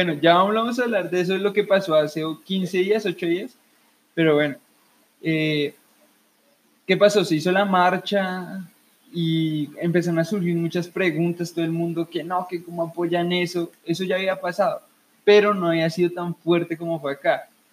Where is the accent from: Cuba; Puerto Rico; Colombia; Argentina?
Colombia; Antioquia; todos somos de Antioquia. O sea, yo puedo ser gay, pero sigo siendo de Antioquia